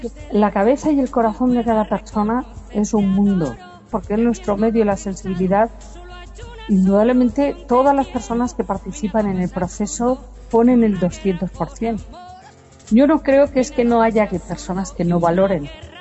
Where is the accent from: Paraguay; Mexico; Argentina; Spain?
Spain; Alicante, Valencian Community; yo soy muy marinera, como alicantina. Yo de pequeñita navegaba con mi papá